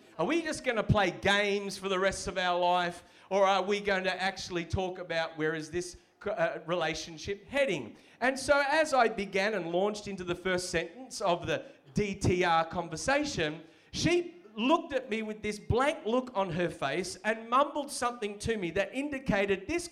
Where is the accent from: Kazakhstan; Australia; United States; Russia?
Australia; Melbourne, Victoria; I'm from Melbourne. Don't hold that against me.